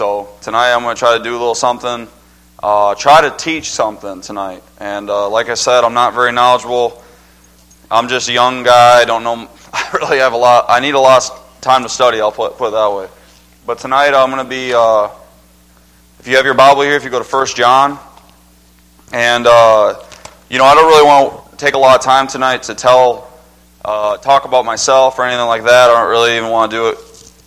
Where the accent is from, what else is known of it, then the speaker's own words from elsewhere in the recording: Wisconsin, United States; Anyways, yeah, I grew up in Wisconsin, so the cold is not that big a deal